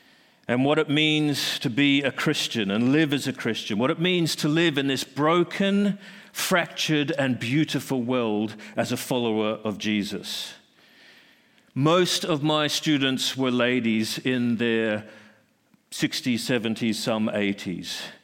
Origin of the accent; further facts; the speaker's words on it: Australia; I must say, being Australian proved, once again, to be an utter blessing.